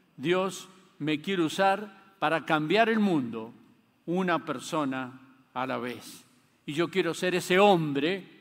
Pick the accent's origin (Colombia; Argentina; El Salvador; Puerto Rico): Argentina; Lo entiendo cuando comprendo que yo no soy el centro del universo, aunque soy argentino.